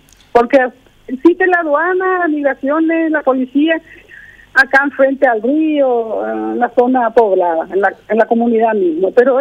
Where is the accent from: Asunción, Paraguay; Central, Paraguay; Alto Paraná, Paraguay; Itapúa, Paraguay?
Asunción, Paraguay; Soy asuncena.